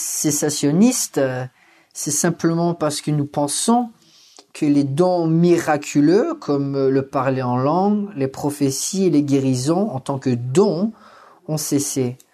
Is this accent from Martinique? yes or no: no; Texas, United States; c'est vrai que je viens du Texas